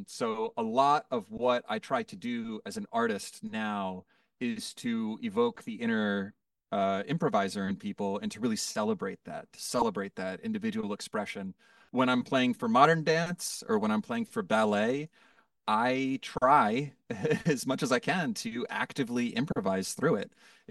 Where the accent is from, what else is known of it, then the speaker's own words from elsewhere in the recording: Villanova, Pennsylvania, United States; No, I grew up in a Philadelphia suburb. I'm from just outside Philadelphia. I grew up in the Main Line in a town called Villanova, and it was an affluent suburban upbringing.